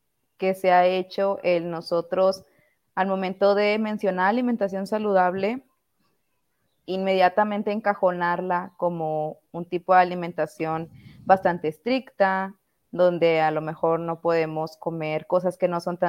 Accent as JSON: {"language": "Spanish", "town": "Monterrey", "region": "Nuevo León", "country": "Mexico", "said": "Ok, bueno, yo soy de aquí de Monterrey, Nuevo León."}